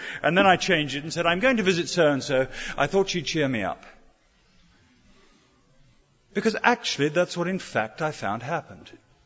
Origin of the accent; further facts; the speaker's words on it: United Kingdom; I know we're British and we're all dressed in suits and we're not meant to reveal it